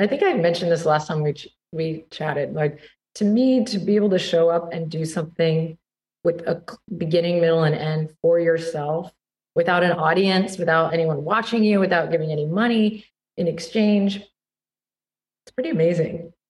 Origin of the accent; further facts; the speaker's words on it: Austin, Texas, United States; I'm in Washington State. So out of the Texas heat, you know, I'm from Austin and I am in Washington State and it's beautiful, drizzly morning here.